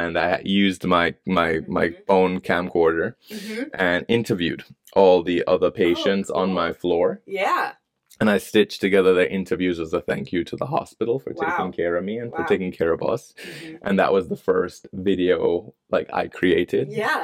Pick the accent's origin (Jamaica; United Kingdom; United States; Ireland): Jamaica; I'd always been a cinephile, you know, even growing up in Jamaica.